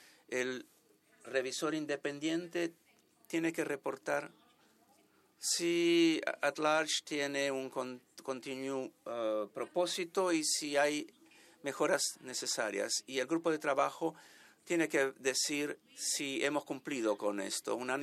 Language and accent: Spanish; United Kingdom; Spanish is a second language; En mi país, en el Reino Unido, todavía tenemos que hacer esta tarea.